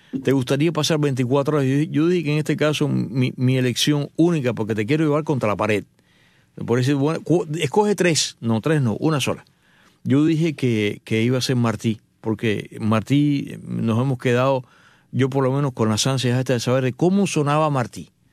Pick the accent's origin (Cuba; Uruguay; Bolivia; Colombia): Cuba; para nosotros que somos cubanos, sabemos que el descubrimiento de América donde tiene lugar es en Cuba